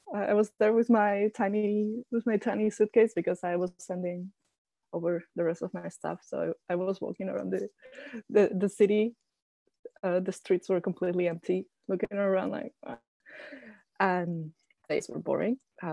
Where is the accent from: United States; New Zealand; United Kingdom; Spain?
Spain; I'm white, even though I'm from Spain and people can be xenophobic against Spanish people. I can pass as a German person.